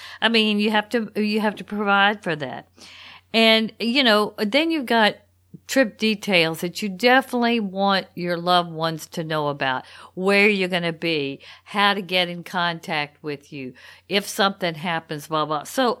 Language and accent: English; Louisiana, United States; first of all, I'm from Louisiana and I really know New Orleans quite well.